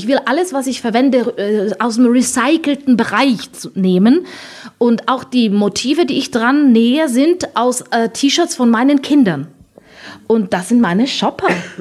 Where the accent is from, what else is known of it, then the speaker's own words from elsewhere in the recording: Germany; accent: German; Ich habe einen Akzent. Sie sagen, ich habe einen deutschen Akzent.